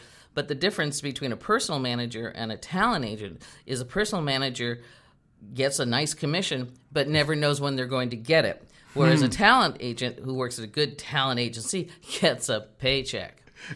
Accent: Palm Springs, California, United States; also born or lived in Hollywood / Glendale; Yes, I was born in Hollywood and raised in Palm Springs and went to high school in Glendale. So yes, I'm a first generation American.

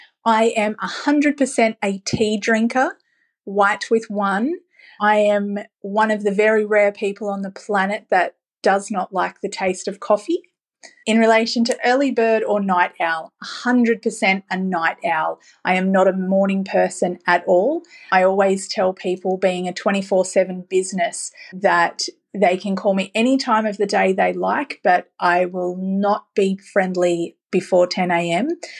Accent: Sydney, New South Wales, Australia; I grew up in Western Sydney and I attended a public school and I was a teenage mum.

